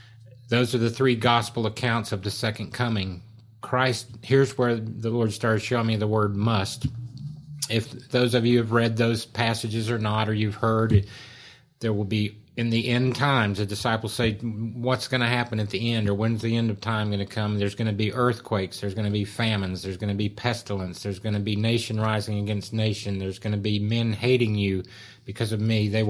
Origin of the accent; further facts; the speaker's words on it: United States; maybe particularly as I'm an American and came from America, that people in America have.